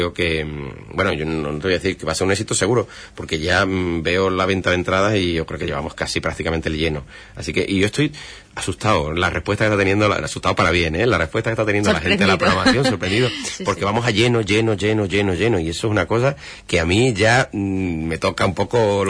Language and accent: Spanish; Huelva, Andalusia, Spain; somos nosotros, los onubenses, ¿no?